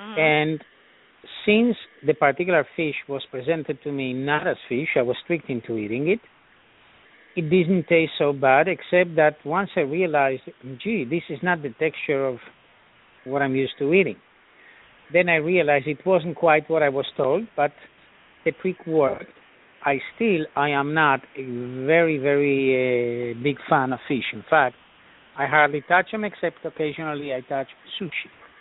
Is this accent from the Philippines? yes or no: no; Uruguay; even though I come from Uruguay, one of the world's top meat producers, and even though I grew up as a hardcore carnivore